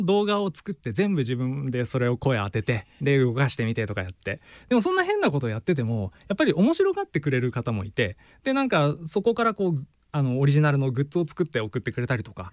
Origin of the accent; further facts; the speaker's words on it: Hokkaido, Japan; 日本に戻ってきて、で北海道に、うん、大半はもう北海道で過ごして、で青春時代はもう北海道で過ごしたので、もう8割方どさんこと言っても過言ではないという感じですかね。